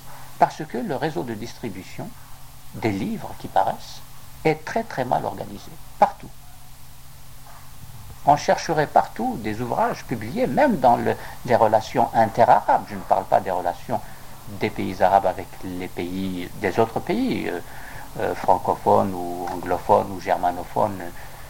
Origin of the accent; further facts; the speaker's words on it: Algeria; moved away as an adult; j'ai quitté l'Algérie en 1953 pour venir poursuivre mes études ici.